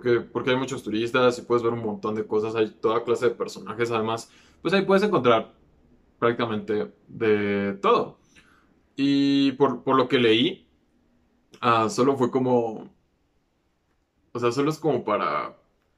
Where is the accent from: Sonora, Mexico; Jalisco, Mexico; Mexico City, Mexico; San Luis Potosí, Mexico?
Mexico City, Mexico; yo soy de la Ciudad de México y soy orgullosamente de la Ciudad de México.